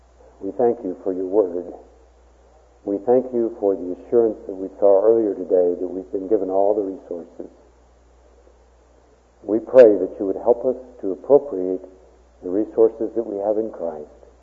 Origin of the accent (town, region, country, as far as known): Texas, United States; born or raised there; now in Colorado, United States